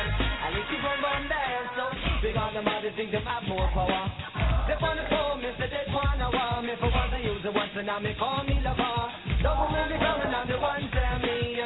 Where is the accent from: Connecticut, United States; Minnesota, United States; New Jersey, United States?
Connecticut, United States; But me born and raised in Connecticut